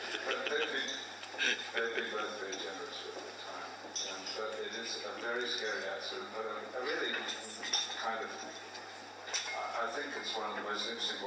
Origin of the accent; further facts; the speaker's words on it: Northern Ireland, United Kingdom; Whereas I'm from Northern Ireland, I'm just back to that something.